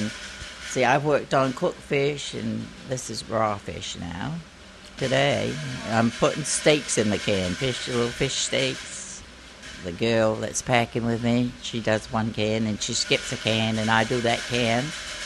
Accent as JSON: {"language": "English", "country": "United States", "said": "I'm from Zubin, and I've always been a fish packer."}